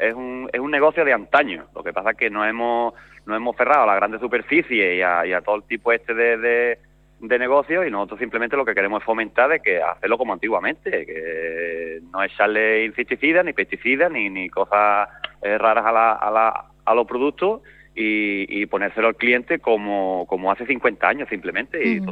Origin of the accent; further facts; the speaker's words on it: Pizarra, Andalusia, Spain; nosotros somos de aquí de Pizarra